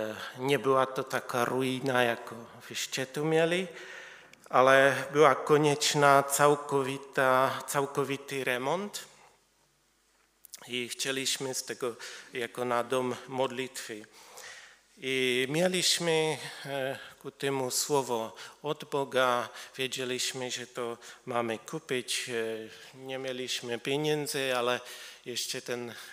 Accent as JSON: {"language": "Polish", "country": "Czechia", "tie": "born or raised there", "said": "Ale urodziłem się w Czechach i całe życie żyję w Czechach."}